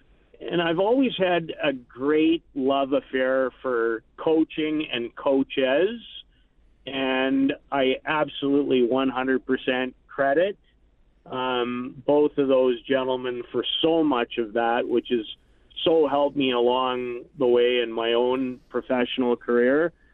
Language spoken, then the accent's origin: English; Saskatoon, Saskatchewan, Canada; I love my hometown. It means the world to me.